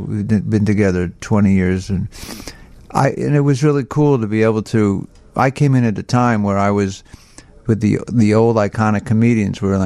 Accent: New York, United States; now in California, United States; No, I could live here, but I'm from New York and I moved to La La Land

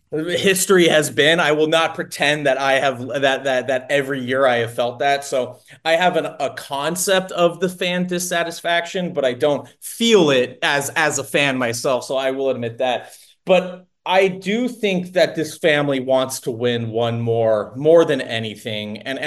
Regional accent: Los Angeles, California, United States; I grew up in Los Angeles in the late 90s, I honestly didn't really grow up rooting for an NFL team just because I didn't have one.

